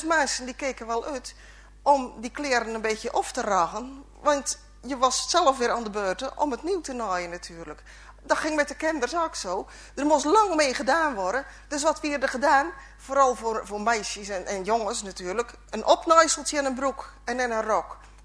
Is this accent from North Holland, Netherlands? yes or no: no; Nieuwe-Tonge, South Holland, Netherlands; kom ik uit Nieuwe Tongen. En al mijn voorgeslag komt hier echt van Vlakkee. Dus ja, helemaal met de Vlakkee zijn klederdracht en de Vlakkeese gewoontes vergroeid in die zin.